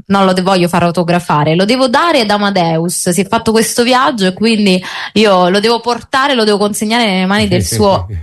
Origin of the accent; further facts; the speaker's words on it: Sparanise, Campania, Italy; Allora, io sono di Sparanise.